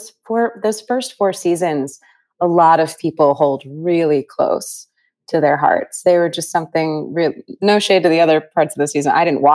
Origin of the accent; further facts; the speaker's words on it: California, United States; Yeah, my dad played baseball. He coached baseball. We grew up in Northern California.